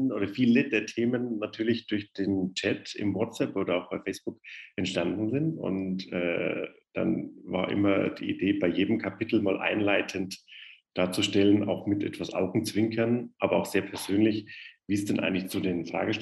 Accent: Bavaria, Germany; now in Munich, Germany; München ist für uns beide sehr wichtig, obwohl wir beide keine gebürtigen Münchner sind. Also man hört es am Dialekt, ich bin Franke, also evangelischer Franke im katholischen München.

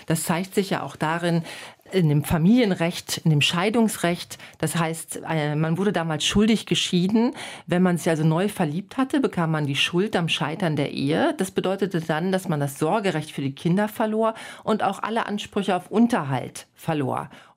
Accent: Cologne, North Rhine-Westphalia, Germany; ich wollte mal gucken, wie es in meiner Heimatstadt Köln aussieht

